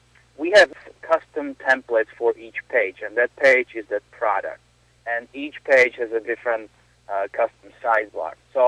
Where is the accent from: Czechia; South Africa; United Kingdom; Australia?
Czechia; English is a second language; moved away as an adult; now in United States; because I'm coming from Czech Republic, we really didn't have a lot there. So I bought my first computer when I was 19, and then I came to U.S. when I was 20